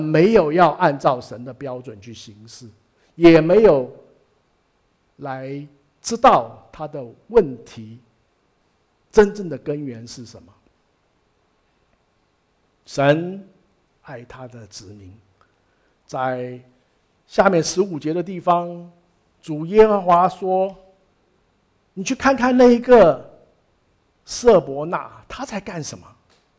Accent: China; 你知道我们中国人看美国人竞选觉得不合理

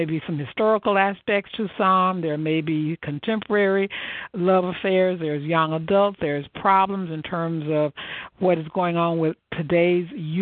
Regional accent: Mississippi, United States; I'm from Mississippi, so I understand dragging and thank and thank. And I say y'all all the time.

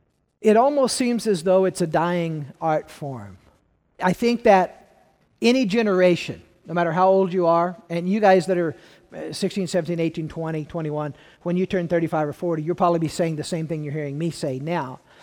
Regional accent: Peoria, Illinois, United States; I grew up out in Peoria, pretty large family, not much of an education on my mom or my dad's side

